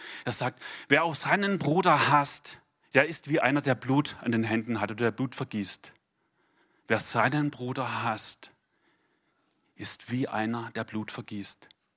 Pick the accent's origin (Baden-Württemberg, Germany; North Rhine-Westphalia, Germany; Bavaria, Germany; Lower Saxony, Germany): Baden-Württemberg, Germany; Als Schwabe würde ich vielleicht sagen, du Grasdackel oder du Halbdackel.